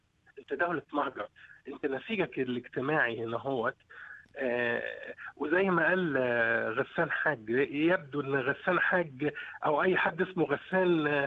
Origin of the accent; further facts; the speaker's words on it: Egypt; now in Australia; هو مصري وأنا مصري